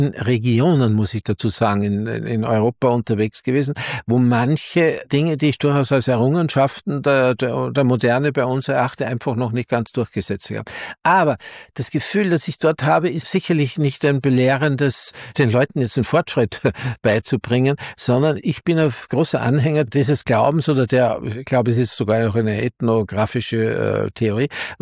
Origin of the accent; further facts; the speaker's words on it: Salzburg, Austria; Ich erinnere mich auch übrigens in Salzburg, wo ich aufgewachsen bin.